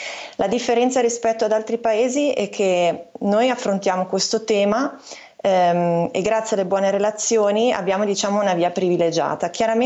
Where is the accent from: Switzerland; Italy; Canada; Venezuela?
Switzerland